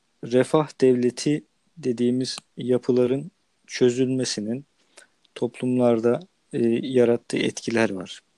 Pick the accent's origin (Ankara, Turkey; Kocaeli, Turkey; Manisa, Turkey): Kocaeli, Turkey; İzmit; Örneğin ben İzmitliyim.